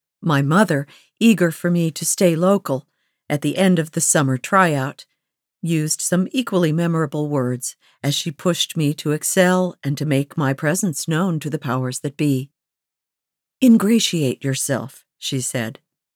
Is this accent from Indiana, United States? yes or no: no; Buffalo, New York, United States; I was lucky enough to have summer internship offers at both of my hometown papers, the Morning Buffalo Courier Express and the Buffalo Evening News.